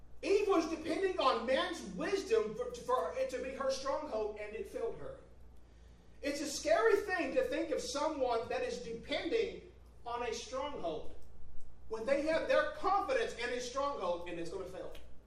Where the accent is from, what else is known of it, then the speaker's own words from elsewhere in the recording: Panama; I come from Panama. I can tell you all about Panama, the ins and outs of it.